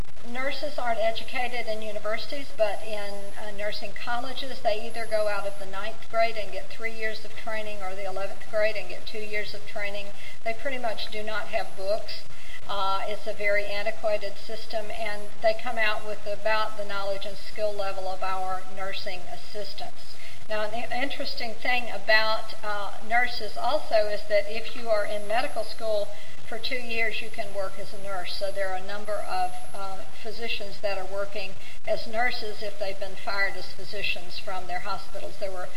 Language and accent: English; Georgia, United States; Now, Georgia, when I say Georgia, I'm from Georgia, and people say, oh, you know, what's the big deal?